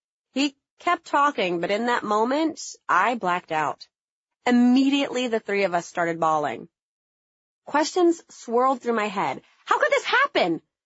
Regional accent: North Carolina, United States; there was a chance for my home state to turn blue that year. Between their discriminatory laws restricting transgender public bathroom usage and other bigotry on display, North Carolina felt like that shitty boyfriend

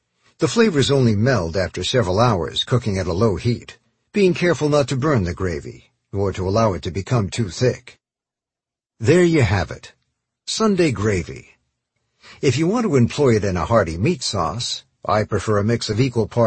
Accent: Connecticut, United States; I grew up in the Connecticut suburbs of New York City, in a working-class family that's half Italian.

